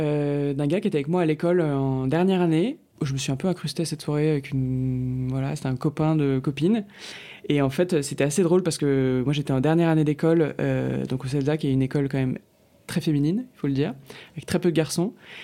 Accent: Paris, Île-de-France, France; J'ai grandi à Paris et près de Paris.

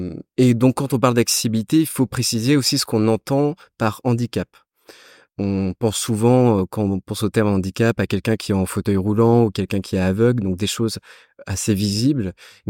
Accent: Rennes, Brittany, France; Je suis rennais, j'ai 34 ans

